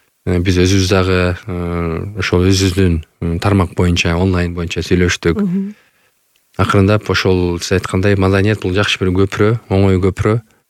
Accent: Jalal-Abad Region, Kyrgyzstan; Баягы түштүк тарапта Өзбекстанга жакын болгон үчүн баягы тилин жакшы түшүнөбүз. Мен өзүм да Жалаттан болом.

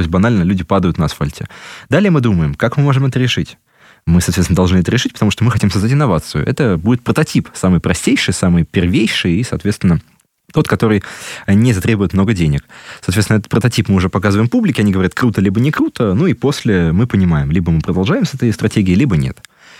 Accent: Moscow, Russia; Ну, мы, москвичи, привыкли, наверное, ко всему.

